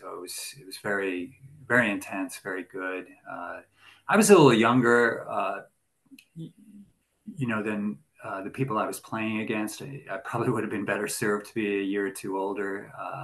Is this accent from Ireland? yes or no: yes; Sutton, Leinster, Ireland; So, growing up in Sutton, super dialed into watching the Davis Cup.